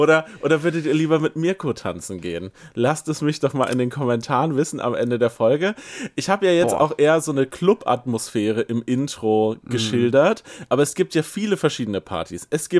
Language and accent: German; Herford, North Rhine-Westphalia, Germany; vorher aus Herford, wo ich aufgewachsen bin